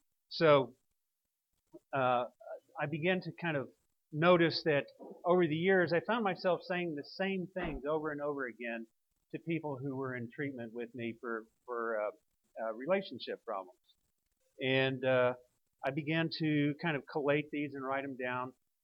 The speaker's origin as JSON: {"language": "English", "town": "Dallas", "region": "Texas", "country": "United States", "tie": "born or raised there", "said": "I'm a Dallas native. I grew up in Oak Cliff, Texas. I still live in Oak Cliff, Texas."}